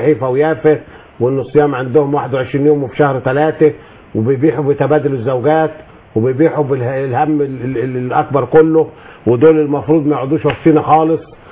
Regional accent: Sohag, Sohag Governorate, Egypt; لا وسرقة المحلات عندنا في سوهاج وانفلات امني على ودنه.

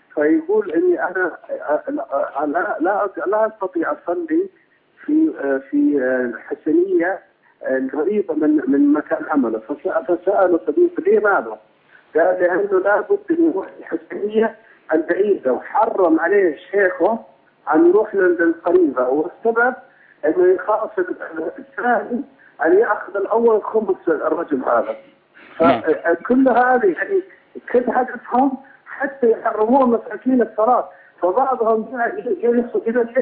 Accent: Eastern Province, Saudi Arabia; انا من السعودية من المنطقة الشرقية

